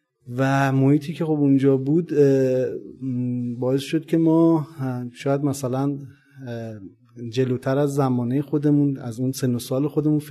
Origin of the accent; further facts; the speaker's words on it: Qazvin, Iran; born there; عرضم خدمتتون که من 24 اسفند 1364 دنیا آمدم در شهر قزوین.